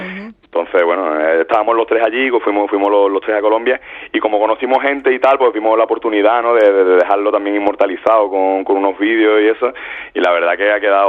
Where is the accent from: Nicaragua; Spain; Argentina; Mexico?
Spain; Málaga, Andalusia; si tengo dos músicas de raíz clara es un poco el flamenco, porque soy de Málaga.